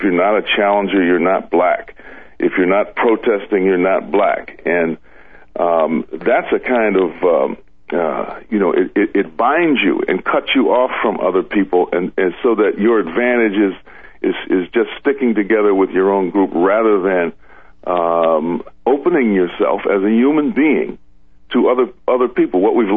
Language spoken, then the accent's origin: English; Chicago, Illinois, United States; And I grew up in Chicago in the era that you're talking about.